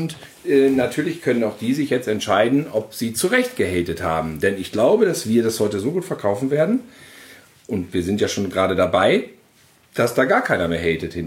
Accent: North Rhine-Westphalia, Germany; als Westfale muss man sich das aneignen.

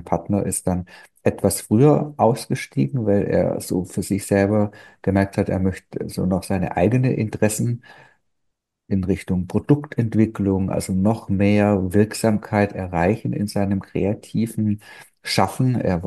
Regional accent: Baden-Württemberg, Germany; Ich bin ja Schwabe

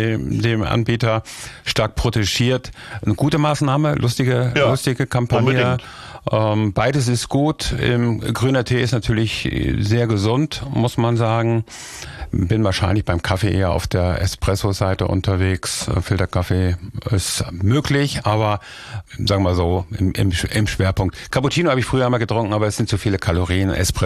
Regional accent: North Rhine-Westphalia, Germany; born there; Ich komme gebürtig aus dem Siegerland.

